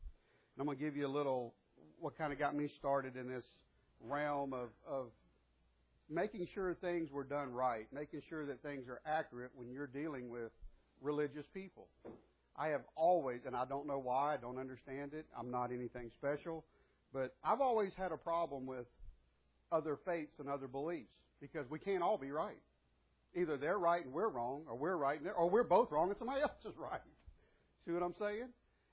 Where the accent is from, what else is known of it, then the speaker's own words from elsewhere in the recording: Florida, United States; also born or lived in Georgia; And I was born and raised in North Florida, South Georgia, right there across the border. Just to give you a picture. So when I tell people I'm from Florida, they think, Disney World and South Florida.